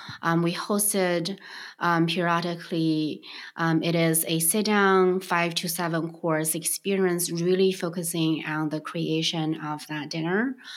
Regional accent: Beijing, China; So I grew up in Beijing. Jianbing is a very famous but also common breakfast meal.

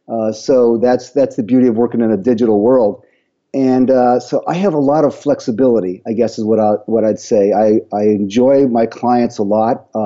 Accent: Toledo, Ohio, United States; Well, I'll start with the fact that I was born and raised in Toledo, Ohio.

